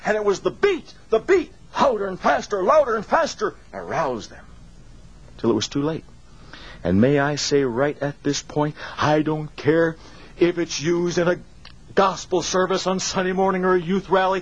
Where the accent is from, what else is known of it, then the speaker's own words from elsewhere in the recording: Detroit, Michigan, United States; The Detroit News, my hometown newspaper, and I'm proud of this paper